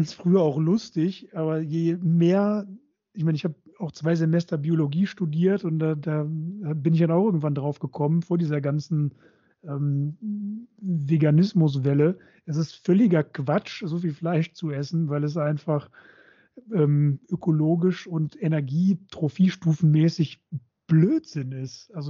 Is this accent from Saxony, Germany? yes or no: no; Krefeld, North Rhine-Westphalia, Germany; ich komme ja aus Krefeld, das liegt ja in der Nähe des Ruhrgebietes